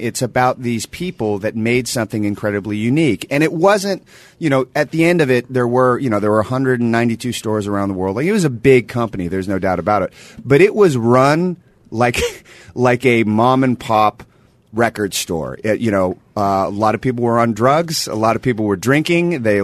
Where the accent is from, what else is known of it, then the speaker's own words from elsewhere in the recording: Sacramento, California, United States; I mean, I grew up in Sacramento, which is where Tower was originated from.